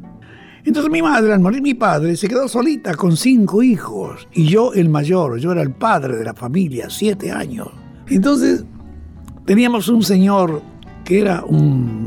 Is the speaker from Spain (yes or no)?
no; Misiones, Argentina; now in Buenos Aires, Argentina; Entonces nos vinimos nosotros de Misiones a Buenos Aires. Vivíamos en Dock Sud